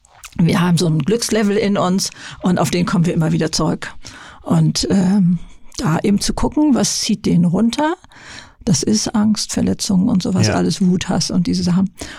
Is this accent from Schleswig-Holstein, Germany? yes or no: no; Lower Saxony, Germany; In Niedersachsen, auf dem Bauernhof und mit 2 älteren Schwestern.